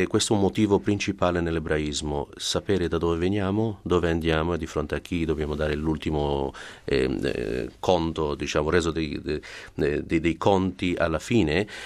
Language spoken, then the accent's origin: Italian; Israel; Italian is a second language; contro il mio popolo che contro il mio paese, la mia patria, e minacciando con delle armi nucleari la distruzione, l'annientamento dello Stato di Israele, del popolo israeliano che vive in Israele